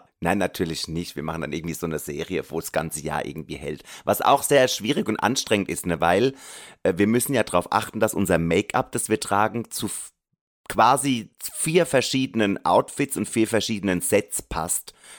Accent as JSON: {"language": "German", "country": "Germany", "said": "Das ist ja auch in der Nähe aus meiner Heimat, aus Deutschland."}